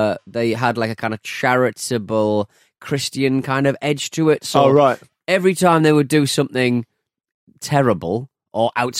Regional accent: Hartlepool, North East England, United Kingdom; my hometown of Hartlepool.

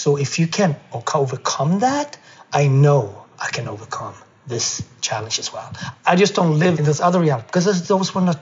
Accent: Sweden; moved away as an adult; now in United States; I was raised in Sweden, and I choose to come to America as an immigrant. That's just that. I did not come here as a refugee. I came here as an immigrant.

